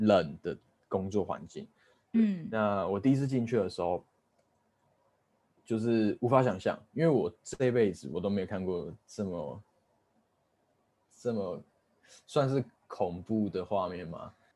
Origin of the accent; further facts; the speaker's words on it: Kaohsiung, Taiwan; now in Brisbane, Australia; 我现在人在 Brisbane， 然后我是台湾人，就是在台湾长大，高雄人，我是台湾最后一届的义务役一年兵